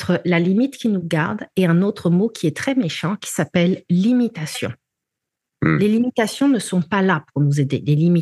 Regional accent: France; moved away as an adult; j'ai vécu 25 ans de ma vie en France et que je suis née en France.

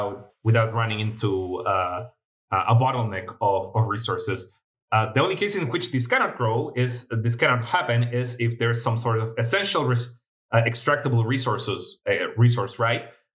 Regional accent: Chile; English is a second language; So as I mentioned at the beginning of the podcast, I'm from Chile, right?

